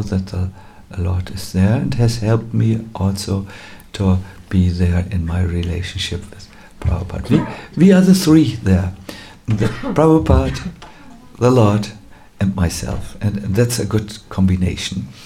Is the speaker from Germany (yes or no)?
yes; Northern Germany, Germany; I'm from North Germany. They don't pray. They're tough Vikings, you know.